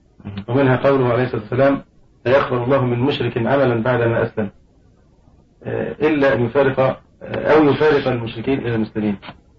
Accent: Egypt; احنا بنتأمل عندنا في مصر في هيئة اسمها إدارة الهجرة والجوازات الجنسية

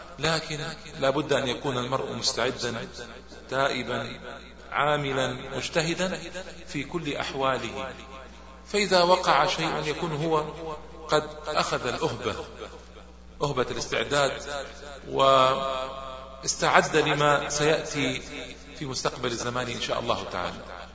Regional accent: Hejaz, Saudi Arabia; خاصة عندنا بالحجاز

